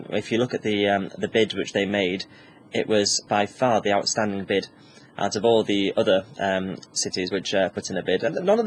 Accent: Hull, Yorkshire and the Humber, United Kingdom; I used to say, I'm from Yorkshire.

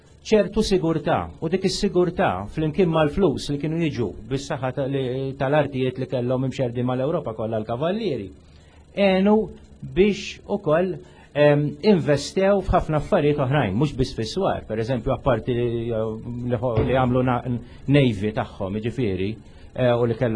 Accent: Valletta, South Eastern Region, Malta; Jiena ma nħobx nitkellem għalkemm jiena mill-Belt u trabbejt il-Belt u nħossni li jiena mill-Belt.

